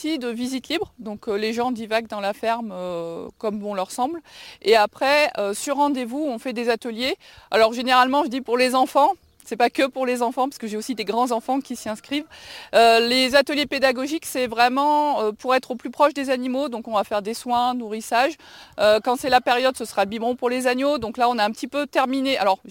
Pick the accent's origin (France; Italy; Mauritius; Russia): France; Issoire, Auvergne-Rhône-Alpes; Nous, on est originaire d'Issoire avec mon mari et on voulait être pas trop loin d'Issoire.